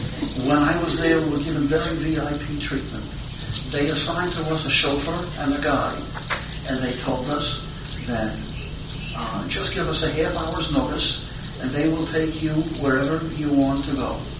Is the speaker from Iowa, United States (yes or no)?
no; New York City, New York, United States; When I grew up on the Lower East Side, my playmate, this is an encore, my playmate was Zero Mostel